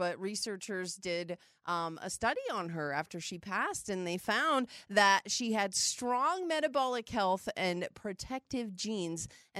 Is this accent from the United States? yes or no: yes; North Dakota, United States; No, I grew up in North Dakota where Menards reigns king.